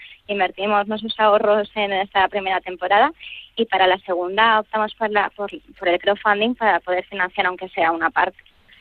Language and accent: Spanish; Spain; Hola, queremos documentar su historia, somos españoles, hacemos esto.